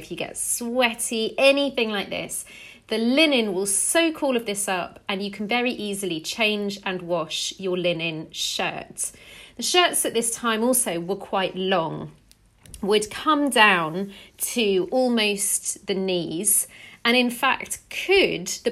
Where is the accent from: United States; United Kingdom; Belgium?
United Kingdom; England; I'm English.